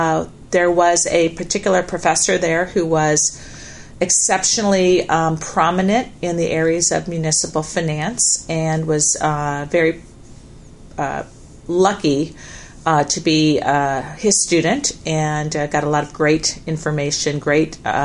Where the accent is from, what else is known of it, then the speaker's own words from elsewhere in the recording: Omaha, Nebraska, United States; also born or lived in Lafayette, Louisiana; I was born in Lafayette, Louisiana, but raised for nearly all of my life in Omaha, Nebraska. So I'm an avid Nebraska football fan and still have family that live in Nebraska.